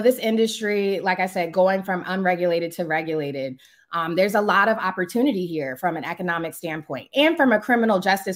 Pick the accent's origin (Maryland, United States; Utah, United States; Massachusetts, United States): Maryland, United States; So I'm born and raised in Prince George's County, Maryland.